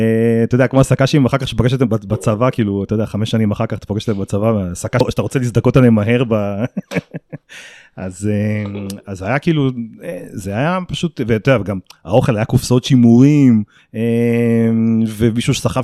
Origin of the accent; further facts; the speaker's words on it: Karmiel, Northern District, Israel; also born or lived in Safed; אוקיי, בגדול אני בן 47. נולדתי בצפת, גדלתי בקרמיאל